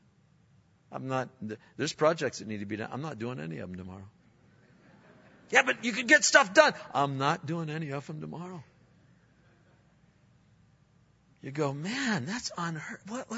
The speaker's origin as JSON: {"language": "English", "region": "Pennsylvania", "country": "United States", "said": "I was from Pennsylvania, so we'd have supper."}